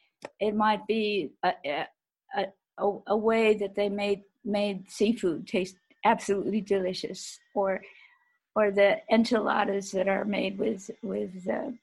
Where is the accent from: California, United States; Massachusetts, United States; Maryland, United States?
California, United States; because I grew up in California, where Spanish and Mexican food is really quite, quite much at home.